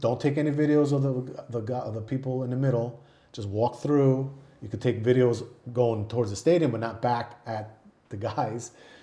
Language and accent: English; Argentina; born there; English is a second language; Since I was born in Argentina, I was in the Air Force. I served in the military in Argentina and I was known as a Yankee.